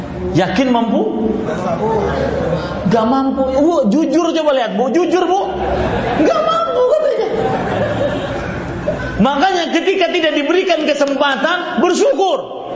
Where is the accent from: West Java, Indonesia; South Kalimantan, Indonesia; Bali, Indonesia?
South Kalimantan, Indonesia; Banjarmasin; Seorang musafir seperti saya datang dari Banjarmasin jauh-jauh ke Pamekasan ini.